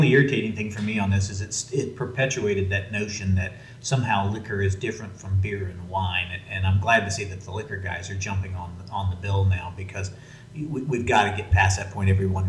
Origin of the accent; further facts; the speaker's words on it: Virginia, United States; Growing up in Virginia, the liquor stores were owned by the state.